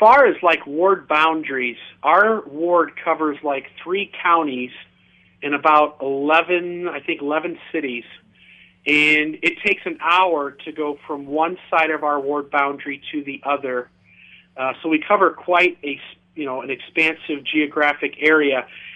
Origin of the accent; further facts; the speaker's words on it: Ohio, United States; when some people are here to visit the roller coaster park that's in my hometown, Cedar Point, we might get up to about 140, maybe tops 150.